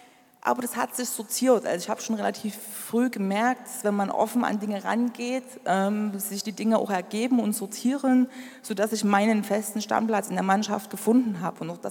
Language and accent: German; Freiberg, Saxony, Germany; also born or lived in Thuringia; Ja, also ich bin aufgewachsen hier in Freiberg. Also ich bin hier in Freiberg geboren. Wir sind zwischenzeitlich mal nach Thüringen gezogen.